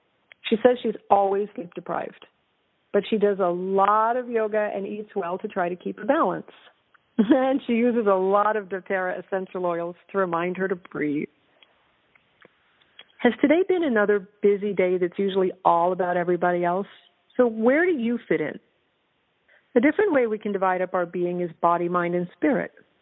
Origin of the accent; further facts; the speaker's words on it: California, United States; being Californian and being 50, yoga's been in my life for a long, long time